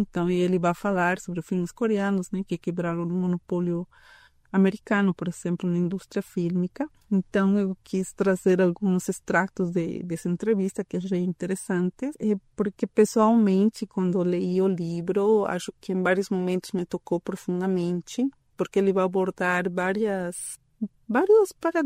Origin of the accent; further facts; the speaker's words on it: Bolivia; Portuguese is a second language; moved away; eu como boliviana migrante, eu devorei o livro